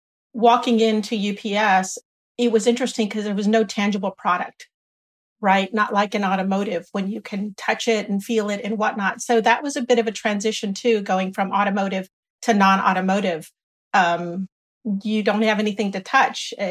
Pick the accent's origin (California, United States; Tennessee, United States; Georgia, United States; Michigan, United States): California, United States; moved away as an adult; for somebody growing up in Southern California, I don't think they believed me, frankly.